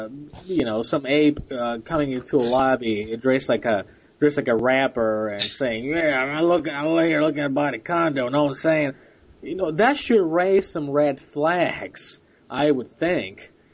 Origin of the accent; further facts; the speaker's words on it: Puerto Rico; where I grew up in Puerto Rico, it's a quote-unquote multiracial society